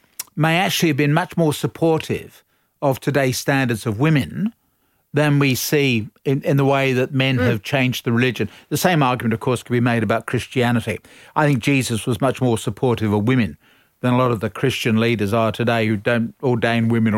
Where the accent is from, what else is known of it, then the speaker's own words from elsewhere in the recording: Australia; But at the end of the day, we're all Australian.